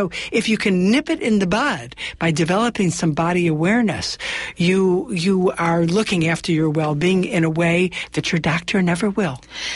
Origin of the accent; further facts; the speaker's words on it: Midwest, United States; I grew up in the Midwest and had a little family house up in the Northwoods of Wisconsin.